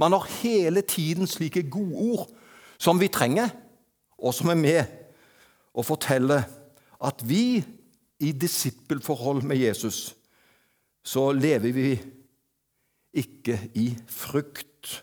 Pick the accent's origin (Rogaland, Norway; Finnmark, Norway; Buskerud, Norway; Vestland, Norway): Rogaland, Norway; Avaldsnes; Jeg kommer fra Avaldsnes på Nordkarmen, men det var Haugesund som var byen.